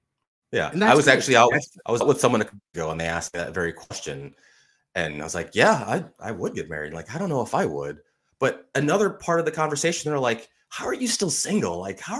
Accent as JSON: {"language": "English", "region": "Illinois", "country": "United States", "tie": "born or raised there", "lives_now": "Iowa, United States", "said": "I mean, I grew up outside of Chicago, so I grew up to hip hop and R&B. Living in Iowa, I listened to country music as well, too."}